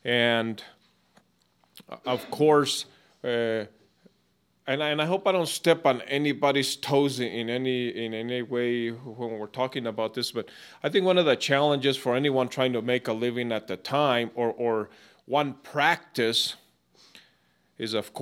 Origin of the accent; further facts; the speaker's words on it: Abiquiu, New Mexico, United States; Like I said, I'm from Abiquiu. I've been there all my life.